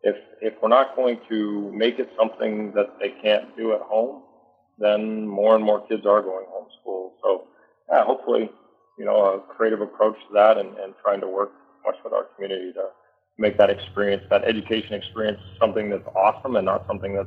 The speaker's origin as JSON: {"language": "English", "region": "Montana", "country": "United States", "tie": "born or raised there", "said": "I think born and raised in Montana, once a Montana and always a Montana"}